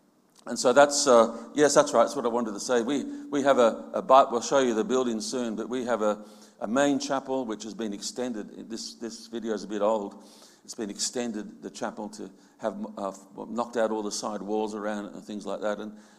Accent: Sydney, New South Wales, Australia; Not the way we did it when I was growing up in Sydney, you know

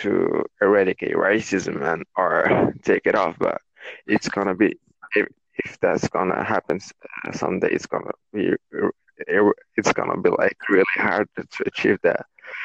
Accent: Morocco; well, as I said, I'm from Africa. I'm from Morocco.

